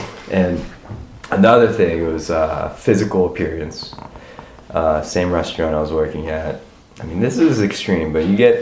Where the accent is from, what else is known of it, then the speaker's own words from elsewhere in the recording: United States; born there; Or, I'm an American. I was born in America.